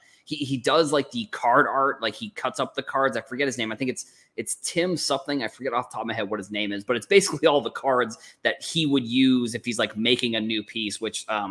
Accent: Massachusetts, United States; I remember, so I grew up on Cape Cod, and there used to be like a flea market.

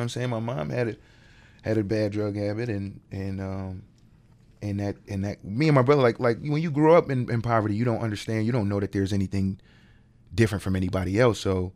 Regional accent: New York City, New York, United States; Like, I like to say I'm from the Lower East Side specifically because I was born in 84. So I grew up in the 90s and in the early 2000s.

